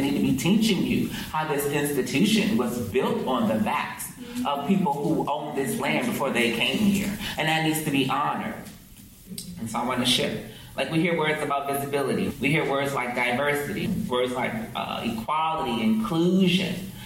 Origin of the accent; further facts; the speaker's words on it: Detroit, Michigan, United States; like I grew up in Detroit, and if you ever saw that movie 8 Mile, it's real. It's real. That's exactly how people were living and continue to live in that city where I'm from.